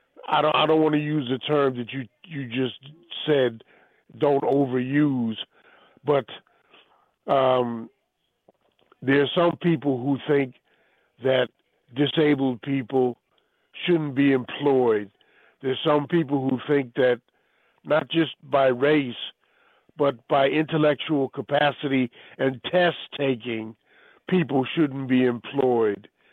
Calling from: Germany; calling you long distance from Germany.

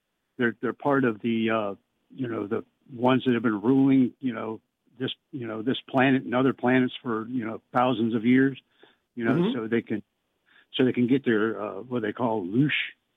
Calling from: Lake Ridge, Virginia, United States; from Lake Ridge, Virginia.

